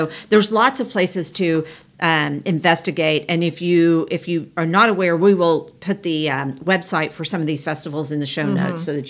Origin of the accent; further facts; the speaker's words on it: Pleasant Hope, Missouri, United States; I grew up in Pleasant Hope, so it's in my backyard and I've never been